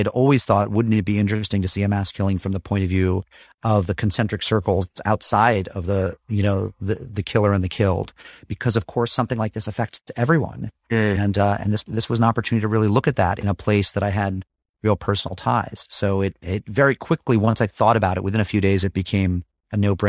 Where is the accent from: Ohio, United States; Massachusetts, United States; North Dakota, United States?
Massachusetts, United States; I mean, I didn't grow up there. I grew up in Massachusetts.